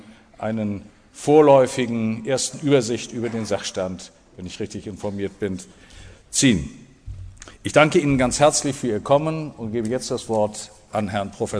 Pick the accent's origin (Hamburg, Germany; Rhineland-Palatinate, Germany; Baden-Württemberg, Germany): Hamburg, Germany; wenn Sie mir das als Hamburger gestatten